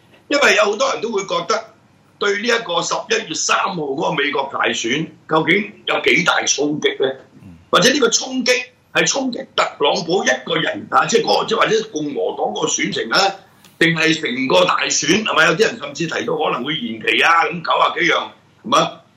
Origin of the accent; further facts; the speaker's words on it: Guangdong, China; 我哋廣東人打麻將叫雞虎降上降